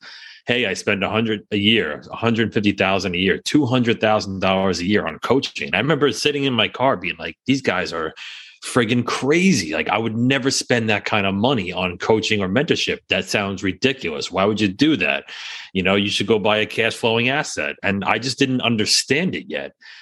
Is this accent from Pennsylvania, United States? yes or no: no; New York, United States; And I always joke, as a New Yorker, and Greg, a former New Yorker, right?